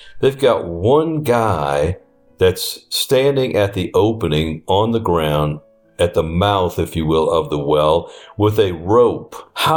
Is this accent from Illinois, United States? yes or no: no; New Orleans, Louisiana, United States; I grew up in New Orleans. There's very little gospel there was back then in New Orleans.